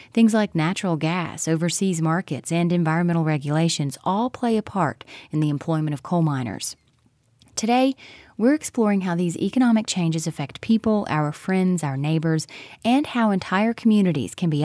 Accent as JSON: {"language": "English", "region": "West Virginia", "country": "United States", "tie": "born or raised there", "said": "I grew up in Wyoming County, West Virginia, deep in the heart of coal country."}